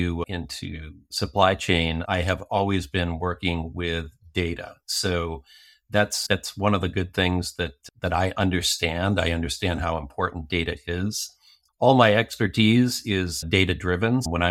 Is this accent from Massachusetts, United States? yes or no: yes; Cape Cod, Massachusetts, United States; I grew up on Cape Cod, but I like to tell everybody that I was growing up in Boston.